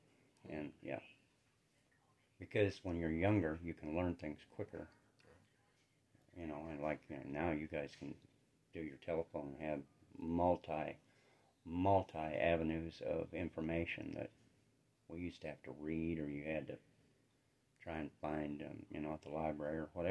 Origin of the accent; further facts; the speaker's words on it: Cheyenne, Wyoming, United States; also born or lived in Pinedale, Wyoming; Well, I grew up in Wyoming. My parents, we lived on a ranch till I was like 9 years old, then my parents divorced, and my mom and I moved to Cheyenne, Wyoming.